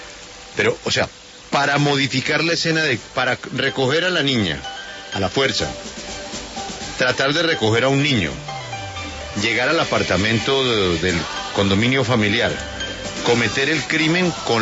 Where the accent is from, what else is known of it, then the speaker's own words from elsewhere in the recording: Colombia; que somos todos los colombianos, que no podemos creer lo que ha sucedido.